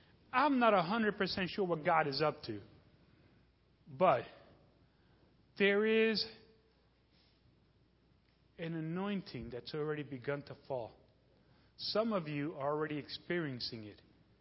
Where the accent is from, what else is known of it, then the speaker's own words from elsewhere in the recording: New York City, New York, United States; You know, I grew up in New York City, Bedford-Stuyvesant, tough neighborhood.